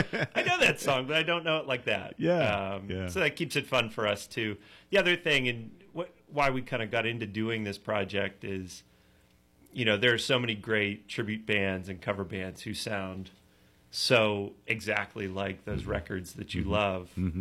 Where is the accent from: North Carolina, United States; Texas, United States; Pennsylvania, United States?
Pennsylvania, United States; Pittsburgh; Pittsburgh, born and raised. I live in the city now.